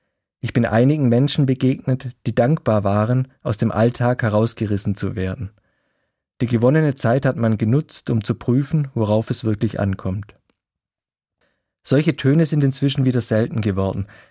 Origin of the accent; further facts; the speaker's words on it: Ellwangen, Baden-Württemberg, Germany; Die Jagst ist der Fluss, der durch meine Heimatstadt Ellwangen fließt.